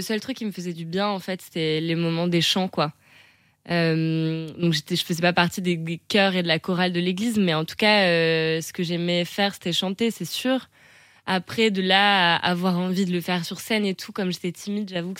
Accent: Île-de-France, France; J'ai grandi en région parisienne avec mes parents et mes frères dans un environnement très agréable.

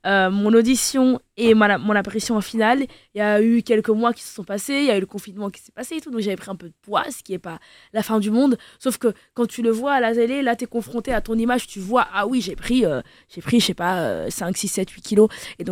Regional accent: Flanders, Belgium; j'ai grandi en Flandre

